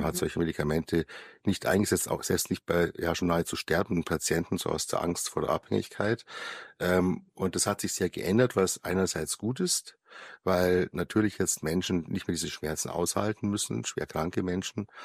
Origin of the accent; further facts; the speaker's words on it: Munich, Bavaria, Germany; Ich bin Facharzt für Psychiatrie und Psychotherapie. Wie man wahrscheinlich hört, bin ich Münchner. Habe auch hier in München studiert, Medizin studiert